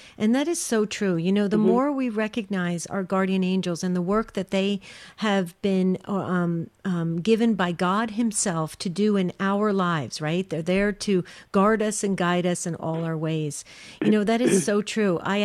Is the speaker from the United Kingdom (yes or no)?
no; West Caldwell, New Jersey, United States; Oh, wow. I'm from West Caldwell.